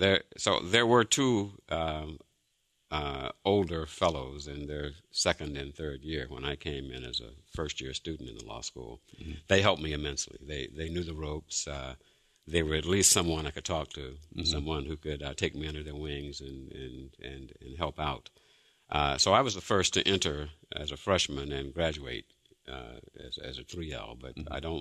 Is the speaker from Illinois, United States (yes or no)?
no; Mississippi, United States; Let me precede this with the fact that I was born in Mississippi. I'm well aware of segregation and racism, mm-hmm. and because that's what I grew up with.